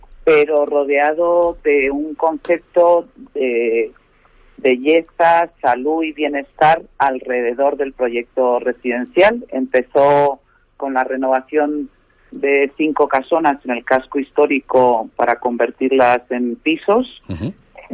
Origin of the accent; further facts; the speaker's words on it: Pelayos del Arroyo, Castile and León, Spain; yo no soy segoviana, soy mitad madrileña, mitad americana por padres, pero me he criado desde que tengo uso de razón en los campos de Pelayos del Arroyo, ahí muy cerca de Sotosalvos, sí.